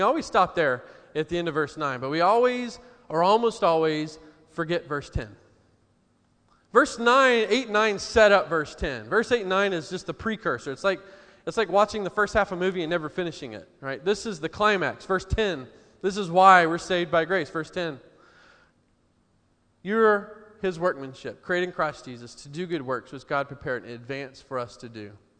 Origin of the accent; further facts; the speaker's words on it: Houston, Texas, United States; and I'm from Houston. There's no winter